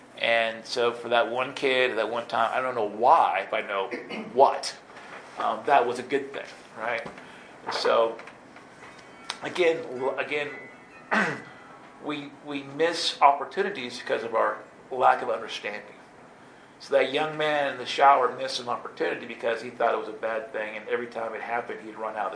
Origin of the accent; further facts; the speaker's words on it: Oklahoma, United States; we would, you know, travel cross country because we're from Oklahoma and we're usually elsewhere.